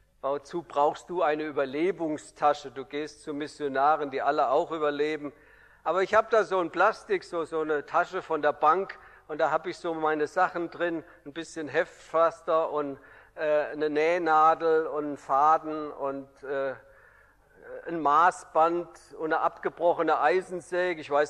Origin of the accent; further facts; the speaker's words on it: Hesse, Germany; Übrigens, ich bin Hesse, ich bin das Schwäbische nicht mächtig.